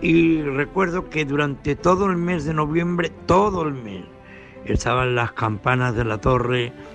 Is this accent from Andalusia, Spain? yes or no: yes; Constantina, Andalusia, Spain; now in Villaverde del Río, Spain; de Villaverde del Río, en Sevilla. Os voy a hablar de lo que era, cuando yo era niño, el Día de los Santos Difuntos en mi pueblo de nacimiento, Constantina.